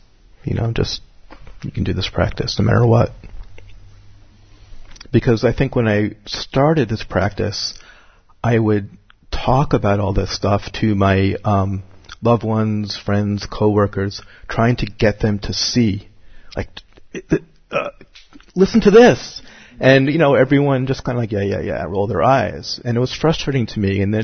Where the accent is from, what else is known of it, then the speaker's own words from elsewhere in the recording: New York, United States; I happen to love the … because of my particular conditioning of being growing up on Long Island in the 70s.